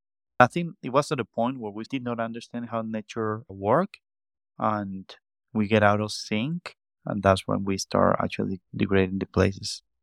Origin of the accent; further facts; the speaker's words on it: Chihuahua City, Chihuahua, Mexico; Yeah, I was born in Chihuahua City, which is, I would say, part of the desert.